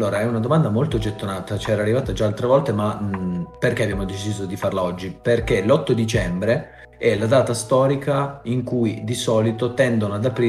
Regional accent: Turin, Piedmont, Italy; io e te, che diciamo siamo di Torino, non sappiamo sciare

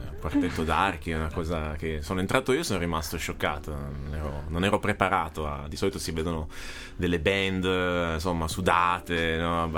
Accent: Collegno, Piedmont, Italy; Ricordo, noi Collegno, noi siamo la coppia collegnese, stiamo nell'ovest

